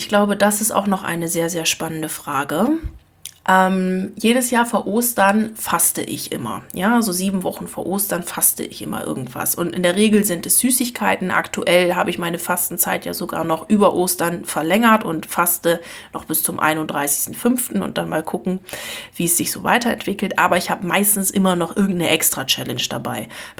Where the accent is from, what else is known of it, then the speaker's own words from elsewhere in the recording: Lower Saxony, Germany; dass ich ja ursprünglich vom Land komme. Ich komme ja aus Ostfriesland und ich habe das schon früher als Jugendliche gehasst wie die Pest, dass nirgendswo irgendwas los war.